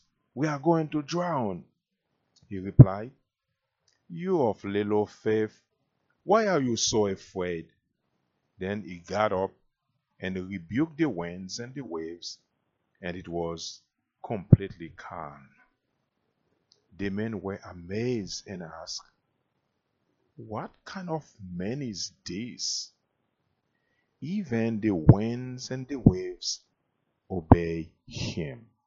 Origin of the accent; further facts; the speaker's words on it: Haiti; now in Des Moines, United States; I'm from Haiti. I'm here in Des Moines, Iowa, an area with my wife and my three boys together.